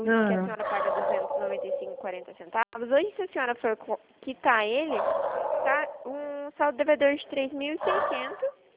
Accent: Limeira, São Paulo, Brazil; sou de Limeira.

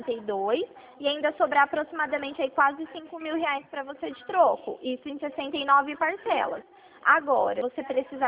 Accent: Bauru, São Paulo, Brazil; Eu sou daqui de Bauru

